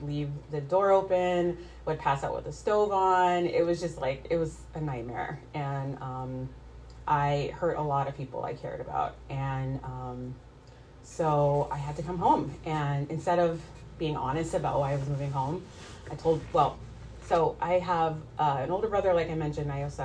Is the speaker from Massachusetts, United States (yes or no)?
yes; Boston, Massachusetts, United States; To start off, I grew up here in Boston.